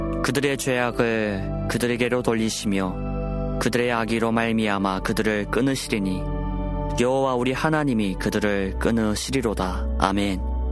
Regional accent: North Korea; 우리 고향에 계시는 북조선의 성도님들도

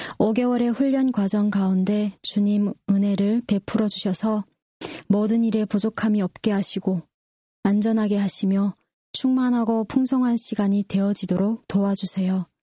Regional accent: North Korea; 우리 고향 북조선 성도님들 또한 하나님 안에서 한 가족이 될 수 있고

